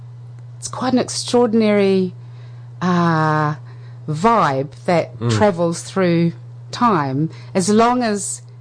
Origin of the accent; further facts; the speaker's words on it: Kawakawa, Northland, New Zealand; also born or lived in Aupua; Kawakawa and Aupua.